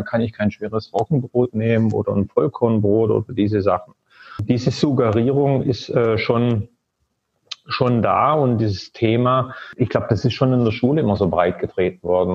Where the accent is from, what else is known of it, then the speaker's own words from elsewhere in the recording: Germany; moved away; Ich bin ja auch in Deutschland groß geworden und habe das auch so mitbekommen, wie du das gerade geschildert hast. Und als ich Deutschland damals verlassen hatte